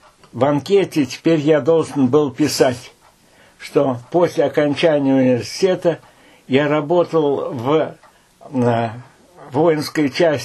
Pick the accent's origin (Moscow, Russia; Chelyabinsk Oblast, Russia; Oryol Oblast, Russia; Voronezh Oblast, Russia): Voronezh Oblast, Russia; Voronezh; Когда я попал из Воронежа, разрушенного почти до основания немцами